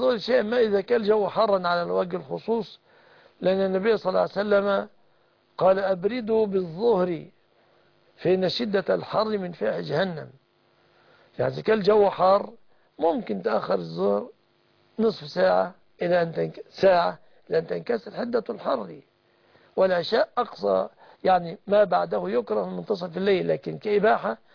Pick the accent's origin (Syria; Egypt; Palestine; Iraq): Egypt; بلادنا مصر